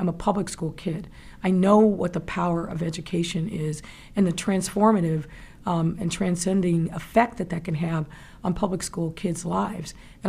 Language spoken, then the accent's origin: English; Ohio, United States; She grew up in Western Illinois. I grew up in Ohio.